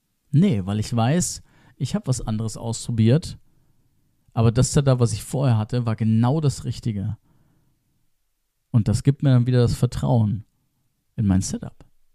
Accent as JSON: {"language": "German", "region": "Bavaria", "country": "Germany", "tie": "born or raised there", "said": "Ich habe in Würzburg studiert, weil es 20 Minuten von meinem damaligen Wohnort, von meiner Heimat dabei war"}